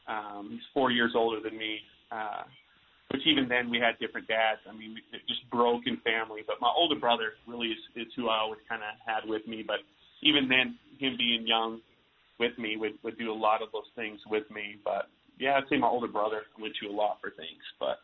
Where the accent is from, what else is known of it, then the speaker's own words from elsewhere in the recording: Ogden, Utah, United States; So for me, man, I'm from Ogden, Utah, born and raised really my whole life.